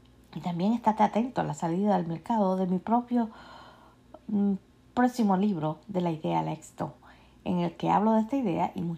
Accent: United States; de los Estados Unidos y estoy aquí para ayudarte y darte ideas de cómo empezar de la mejor manera la empresa de tus sueños

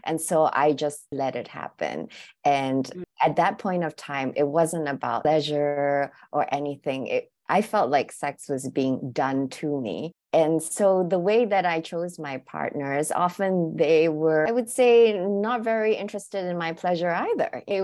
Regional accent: Singapore; now in Hong Kong; I'm originally from Singapore, but I've lived in Hong Kong for over 15 years. So I guess this is home now.

